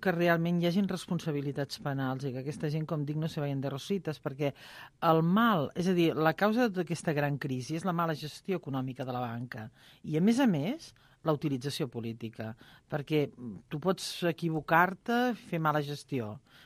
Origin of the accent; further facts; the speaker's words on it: Mataró, Catalonia, Spain; jo, com sabeu, soc de Mataró